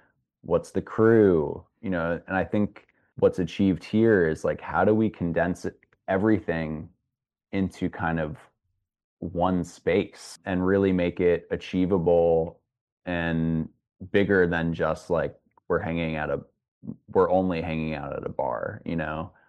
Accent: New York City, New York, United States; I had a lot of friends as a New Yorker who went to NYU

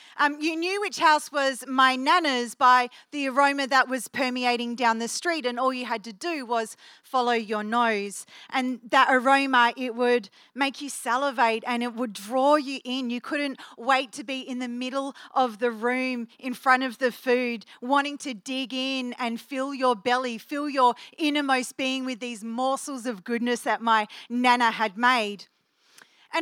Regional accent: Australia; accent: Australian; I sound like your typical Aussie girl, like your typical Australian, right? And I am. I grew up in Australia going fishing and going camping in the Australian bush.

